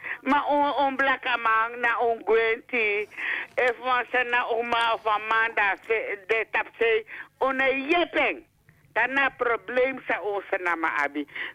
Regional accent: Suriname; En dat is het probleem wat we hebben als Surinamers.

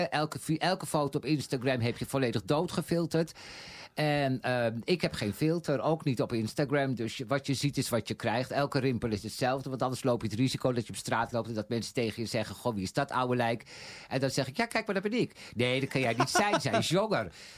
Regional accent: Haarlem, North Holland, Netherlands; En ik kom uit Haarlem.

